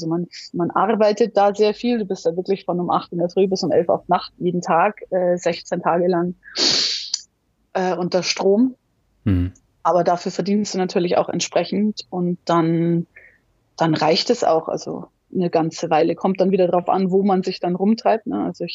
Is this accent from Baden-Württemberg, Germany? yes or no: no; Munich, Bavaria, Germany; als echtes Münchner Kind. Ich bin in München geboren